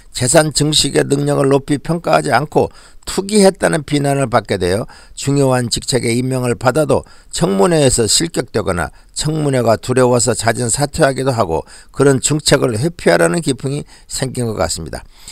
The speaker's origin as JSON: {"language": "Korean", "country": "South Korea", "tie": "born or raised there", "moved": "yes", "said": "한국에서 태어나서 한국에서 자란 저 같은 사람에게는 설날을 맞이할 때마다 만감이 교체하는 추억의 명절입니다."}